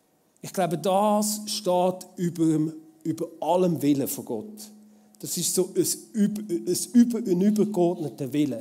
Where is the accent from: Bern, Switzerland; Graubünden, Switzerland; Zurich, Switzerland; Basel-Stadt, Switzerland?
Zurich, Switzerland; Gell, ich bin ursprünglich Zürcher.